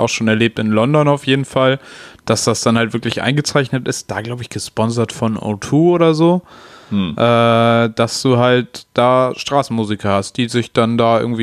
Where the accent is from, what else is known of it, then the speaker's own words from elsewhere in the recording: Hamburg, Germany; so als Hamburger gehst du ja eigentlich nur am Donnerstag